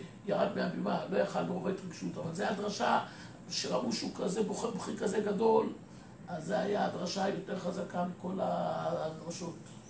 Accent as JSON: {"language": "Hebrew", "town": "Jerusalem", "region": "Jerusalem District", "country": "Israel", "tie": "born or raised there", "said": "הוא היה גר בירושלים בשכונת בית וגן, כשהייתי ילד גרתי בניין על יד, בניין לידו"}